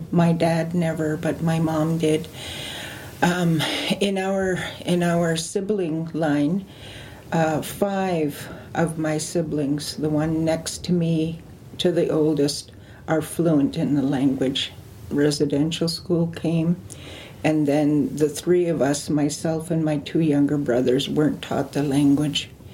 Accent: West Bank, British Columbia, Canada; I live and work here in Penticton. I am from the Silk Nation. I come from West Bank, which is about midway of the Okanagan Lake.

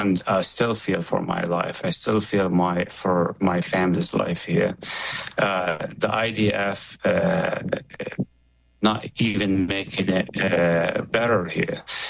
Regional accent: Kusra, West Bank, Palestine; I was born and raised in Kusra. My mother, 83 years old, is still in Kusra.

